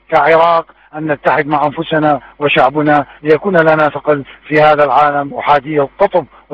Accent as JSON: {"language": "Arabic", "country": "Iraq", "said": "وأرى من وجهة نظري كإنسان عراقي أحب الخير للعراقيين والعرب والإنسانية جمعاء"}